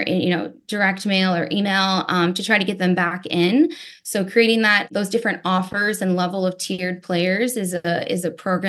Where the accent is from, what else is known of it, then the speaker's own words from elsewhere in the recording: Las Vegas, Nevada, United States; I grew up in Las Vegas, so it's been part of my life, my entire life.